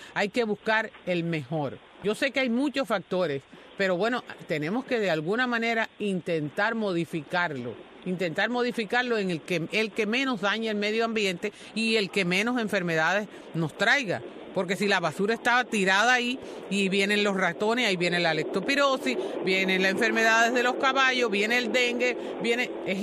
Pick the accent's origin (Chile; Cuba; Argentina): Cuba; como ciudadanos cubanos